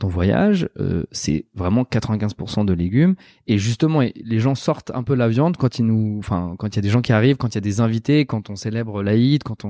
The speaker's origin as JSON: {"language": "French", "country": "France", "tie": "born or raised there", "said": "étant jeune, j'ai grandi en France, évidemment"}